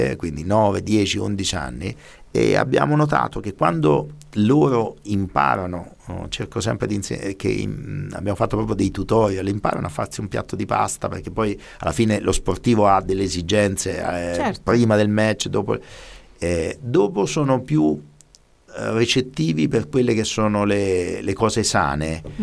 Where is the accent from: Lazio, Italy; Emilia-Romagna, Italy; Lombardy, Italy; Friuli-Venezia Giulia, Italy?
Lazio, Italy; Rome; questo perché io vengo da Roma